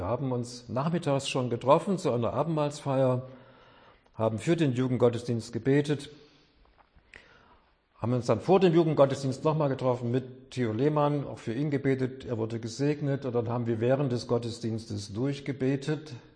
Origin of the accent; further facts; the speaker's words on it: Schönfels, Saxony, Germany; also born or lived in Chemnitz; Ich bin in Schönfels aufgewachsen, bei Zwickhaus, ein kleines Dorf. Kam nach Chemnitz